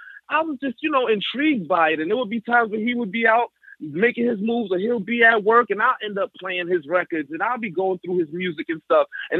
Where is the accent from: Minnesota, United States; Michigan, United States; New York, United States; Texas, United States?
New York, United States; New York City; born and raised in Bed-Stuy, Brooklyn.